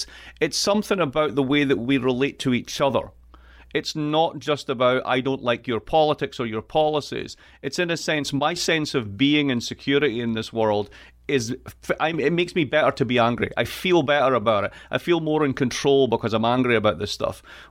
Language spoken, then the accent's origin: English; Scotland, United Kingdom; now in United States; I am from Scotland. I am from the east coast of Scotland. I have an accent which is just absolutely perfect, and I wouldn't change it for anything.